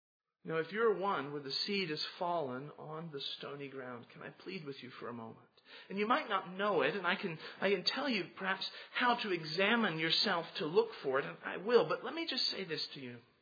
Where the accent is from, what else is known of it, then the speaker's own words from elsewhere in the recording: United States; I grew up in the United States with a lot of nominal Christianity.